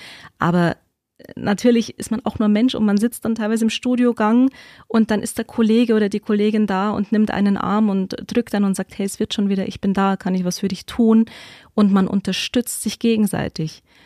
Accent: Weiden, Bavaria, Germany; Also hier, ich sage jetzt mal die Oberpfalz gerade, ne, ich bin in Weiden mit aufgewachsen

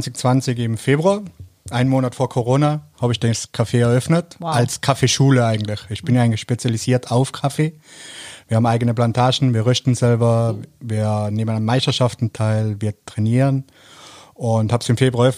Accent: Silz, Tyrol, Austria; now in Cologne, Germany; Genau, ich bin aus dem Ötztal, Anfang vom Ötztal, von Sils gebürtig und bin jetzt seit 6 Jahren wohne ich jetzt in Köln

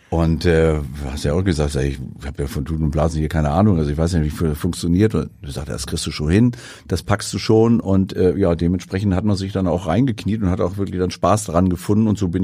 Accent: Hanover, Lower Saxony, Germany; Ich komme ja aus Hannover, also beziehungsweise meine Jugend habe ich in Hannover verbracht, habe meine Schulausbildung dort gemacht

